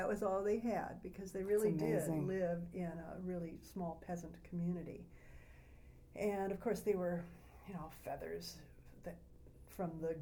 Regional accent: Illinois, United States; I was born in 1945 in Illinois, a small rural community near Glen Ellen, which was about 30 miles west of Chicago. And I was born, I was raised on a farm.

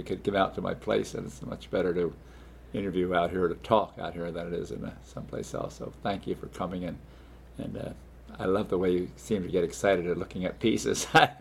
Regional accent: Belvidere, New Jersey, United States; also born or lived in Sunbury, Pennsylvania; I was born in Sunbury, Pennsylvania, and right after that, the Sunbury Converting Works was transferred to Belvedere, New Jersey.

